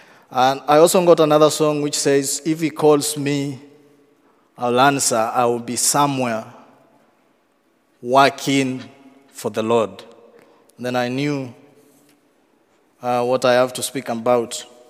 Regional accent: Kenya; English is a second language; now in Netherlands; I come from Kenya. Been living in the Netherlands now. This is my fourth year.

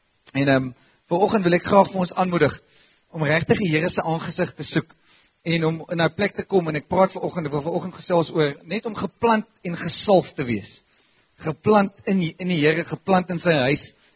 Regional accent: Western Cape, South Africa; Ons kom almal van die Kaap af.

